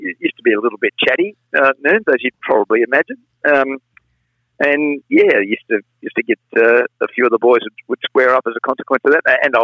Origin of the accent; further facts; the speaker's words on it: New South Wales, Australia; So that's and I really loved those days of, you know, playing footy and growing up on the Central Coast.